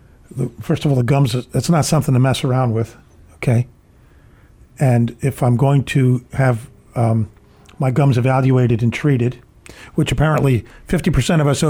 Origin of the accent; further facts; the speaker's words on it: Philadelphia, Pennsylvania, United States; Now, Dr. Edelson, you come from New York and I come from Philly.